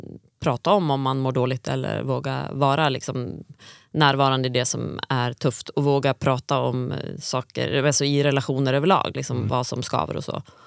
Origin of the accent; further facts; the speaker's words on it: Virsbo, Västmanland County, Sweden; jag är från Virsbo, en liten ort, 2000 invånare, bruksort. Väldigt mycket jante.